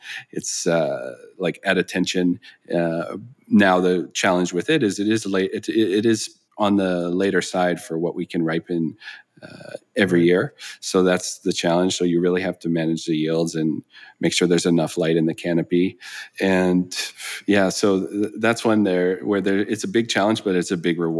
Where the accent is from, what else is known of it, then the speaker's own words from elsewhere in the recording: British Columbia, Canada; I'm still, you know, I'm from the Okanagan